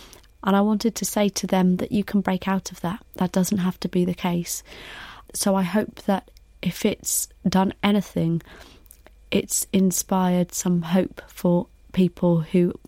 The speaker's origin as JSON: {"language": "English", "region": "Wales", "country": "United Kingdom", "tie": "born or raised there", "said": "my Welsh roots, being born and raised in Wales"}